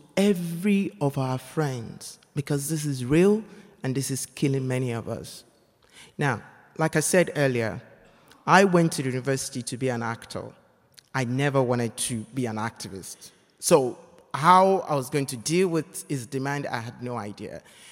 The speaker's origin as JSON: {"language": "English", "country": "Nigeria", "said": "I come from Nigeria, right? Where all HIV prevention messages are targeted at heterosexuals."}